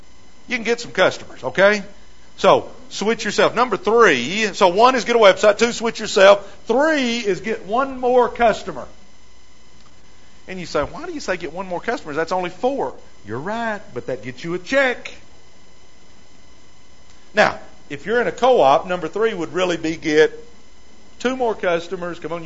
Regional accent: Dallas, Texas, United States; I mean, I'm from Dallas, and the TXU, they're running all these plans.

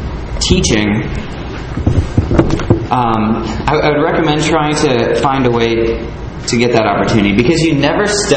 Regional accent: Silverado, California, United States; I grew up in California, Orange County, a little tiny town called Silverado outside of Orange County.

